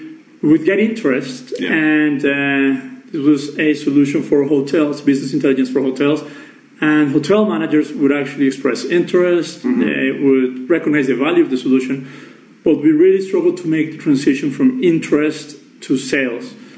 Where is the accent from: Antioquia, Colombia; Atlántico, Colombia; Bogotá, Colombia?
Bogotá, Colombia; Bogota; moved away as an adult; also born or lived in Madrid; I was born and raised in Bogota. Mm-hmm. I did my university studies here. I started my own business while still in university, mm-hmm. then left the country in 2003 to do my MBA